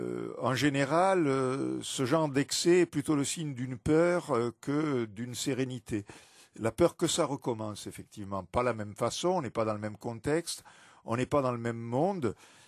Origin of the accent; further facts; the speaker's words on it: Toulouse, Occitanie, France; étant originaire de Toulouse, j'ai fait un crochet par ma ville natale